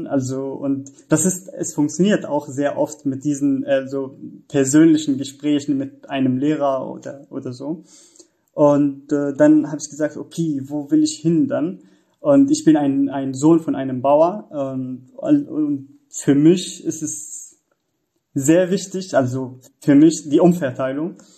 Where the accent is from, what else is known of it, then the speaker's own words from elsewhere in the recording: Syria; German is a second language; moved away as an adult; now in Germany; Also wie gesagt, ich komme aus Syrien und da ja ich habe dort Jura studiert